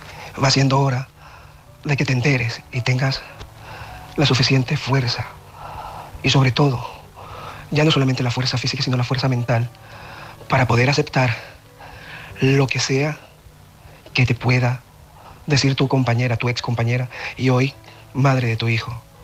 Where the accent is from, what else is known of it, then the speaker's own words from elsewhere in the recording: Barcelona, Catalonia, Spain; de Barcelona.